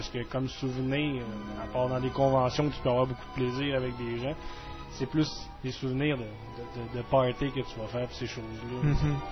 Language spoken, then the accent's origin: French; Quebec, Canada; moi, je suis Québécois